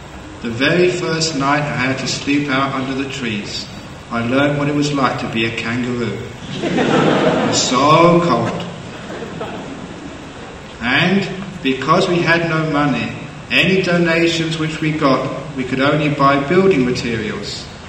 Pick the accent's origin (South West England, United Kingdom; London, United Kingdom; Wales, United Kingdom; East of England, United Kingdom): London, United Kingdom; To explain it, I give a story from my own life growing up in London.